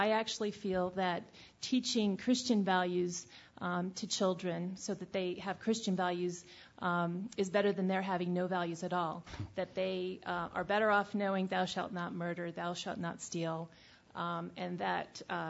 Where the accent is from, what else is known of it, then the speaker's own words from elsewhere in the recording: Aspen, Colorado, United States; from Aspen, Colorado